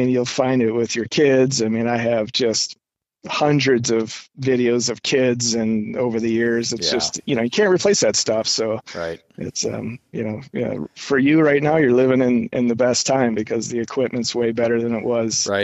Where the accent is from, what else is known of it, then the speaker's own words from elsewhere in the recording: Illinois, United States; And I grew up in Illinois, but obviously our connections up there are deep and I have a lot of family in that area.